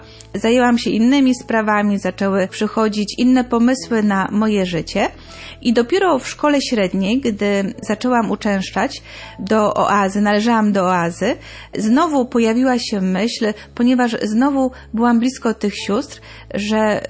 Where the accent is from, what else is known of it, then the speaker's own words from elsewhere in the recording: Szczecin, West Pomeranian Voivodeship, Poland; ja pochodzę ze Szczecina